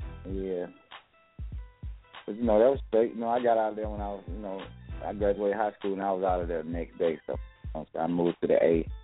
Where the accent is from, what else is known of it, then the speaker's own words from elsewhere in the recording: Camden, Alabama, United States; Well, I'm from Alabama. Small country town called Camden, Alabama.